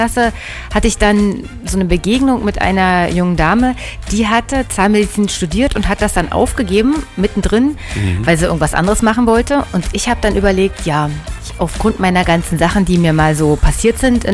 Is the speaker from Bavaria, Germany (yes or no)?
no; Müllrose, Brandenburg, Germany; also born or lived in Potsdam; now in Berlin, Germany; Ja, ich war vorher in Berlin 5 Jahre und davor in Mühlrose.